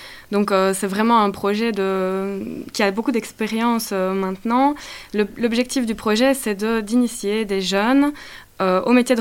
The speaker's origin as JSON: {"language": "French", "town": "Liège", "region": "Wallonia", "country": "Belgium", "said": "j'ai 31 ans, je viens de Liège."}